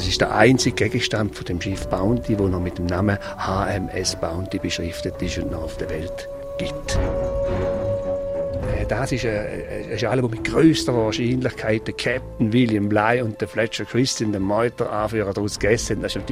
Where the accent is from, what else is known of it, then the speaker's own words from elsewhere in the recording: Switzerland; Wir sind aus der Schweiz, wir sind drei Spinner